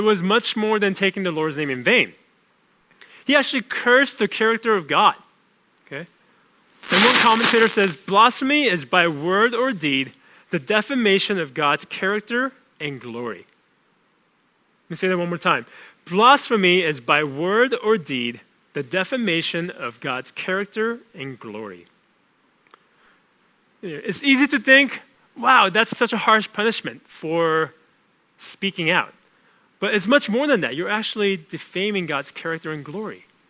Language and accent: English; South Korea; I remember growing up in Korea when I was in grade school.